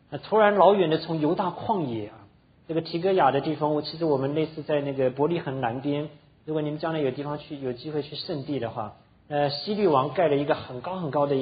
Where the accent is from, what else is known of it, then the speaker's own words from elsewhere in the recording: Anping, Tainan City, Taiwan; 像我们从台湾来的，我从小在安平长大，那还不是只是到台南，